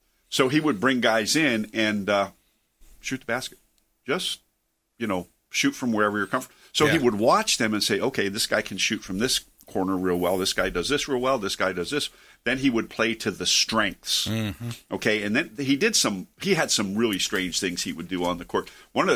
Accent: East Coast, United States; I grew up on the East Coast

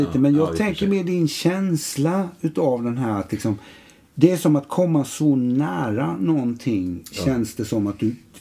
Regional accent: Jönköping County, Sweden; Så jag kommer ju ner från Jönköping, Eksjö, Nässjö och allt.

